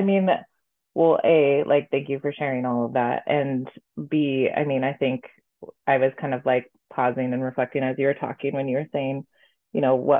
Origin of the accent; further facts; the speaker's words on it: Washington, United States; You know, I grew up in Eastern Washington and like parents still live out there and came out here for college